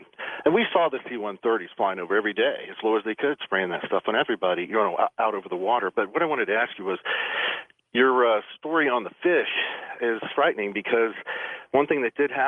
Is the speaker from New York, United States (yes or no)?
no; Panama City, Florida, United States; I grew up there in Panama City and spent all of my life in the water and on the beach